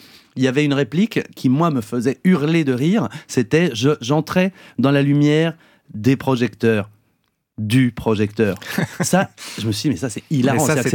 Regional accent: Mâcon, Bourgogne-Franche-Comté, France; quand j'ai commencé mon école de théâtre à Saint-Étienne, je venais de Mâcon.

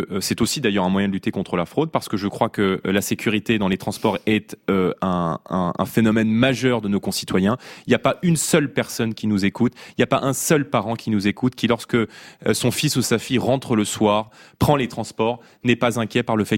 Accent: Île-de-France, France; moi, j'ai grandi en Seine-Saint-Denis

